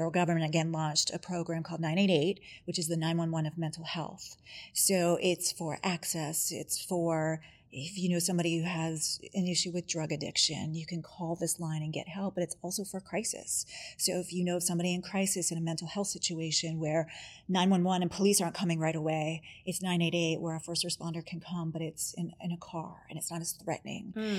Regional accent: Pittsburgh, Pennsylvania, United States; I grew up in Pittsburgh in Pennsylvania, which is a really hard news town.

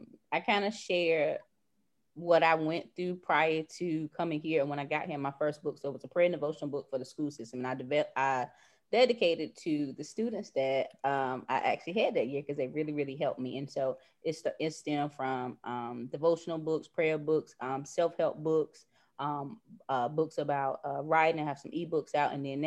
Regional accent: North Carolina, United States; moved away as an adult; now in Maryland; So I'm from North Carolina. I live in Maryland. I moved here about 6 years ago.

